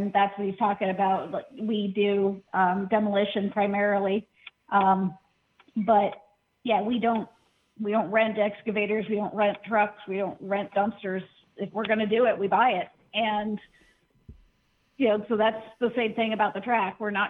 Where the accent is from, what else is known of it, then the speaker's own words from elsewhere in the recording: Findlay, Ohio, United States; everywhere we go, we say we're from Findlay, and someone says, oh, that's where Millstream is.